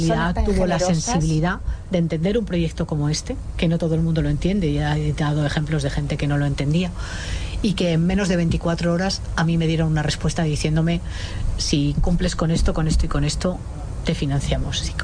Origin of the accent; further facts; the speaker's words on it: León, Castile and León, Spain; Yo soy leonesa, en León la unidad de paliativos está en Valladolid